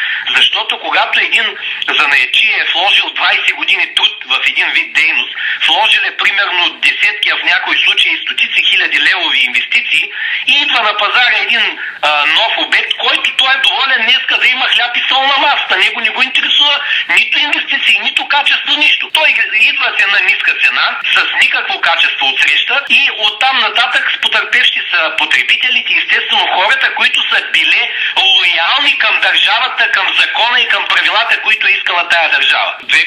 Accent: Gabrovo, Gabrovo Province, Bulgaria; ни говорят до нас като габровци

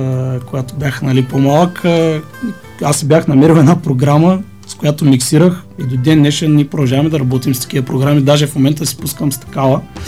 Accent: Silistra, Silistra Province, Bulgaria; аз бях много малък, така в моя роден град, който е Силистра

